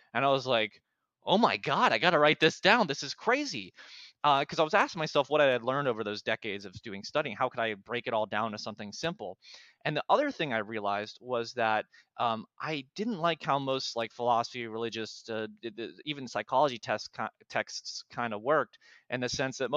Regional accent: Pittsburgh, Pennsylvania, United States; I'm from Pittsburgh originally.

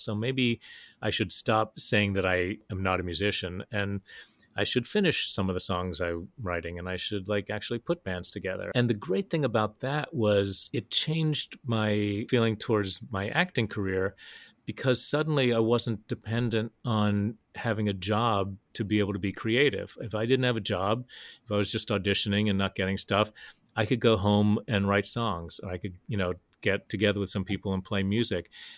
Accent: Huntington, West Virginia, United States; And we were recording it in my hometown in Huntington on the big Keith Albee stage

